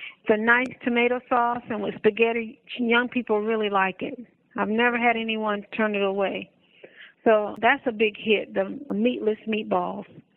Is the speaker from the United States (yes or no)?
yes; the South, United States; I'm from the South, so I've learned to convert a lot of Southern foods into a plant-based that I didn't do before